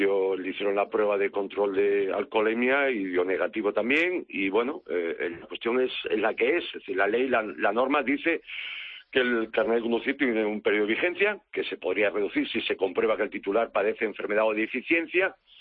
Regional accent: Galicia, Spain; Sí, efectivamente, Galicia, provincia de Pontevedra

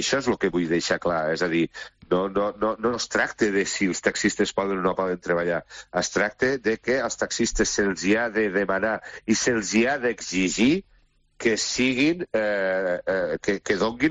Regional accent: Catalonia, Spain; jo, com a català, catalanista, la llengua s'ha d'estimar

